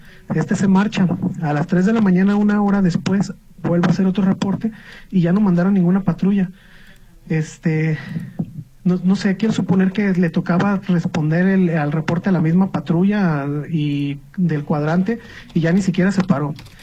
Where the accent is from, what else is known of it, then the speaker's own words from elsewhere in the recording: Guadalajara, Jalisco, Mexico; Soy del municipio de Guadalajara, muchas gracias.